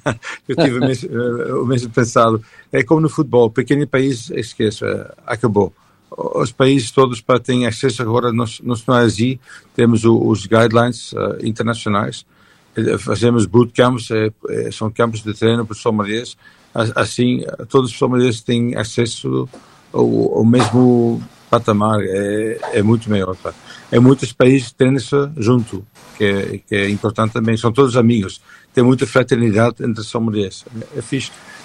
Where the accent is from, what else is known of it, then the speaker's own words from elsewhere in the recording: Belgium; Portuguese is a second language; eu sou belga, casada com portuguesa, falo português curado belga.